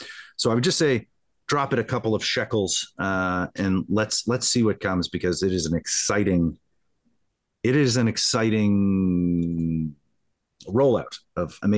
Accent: Canada; I'm not coming from Canada to scrub the convention.

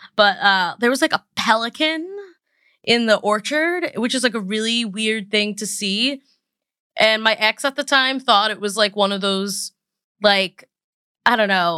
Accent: Massachusetts, United States; I am obviously from Massachusetts and we have a bunch of creepy little towns.

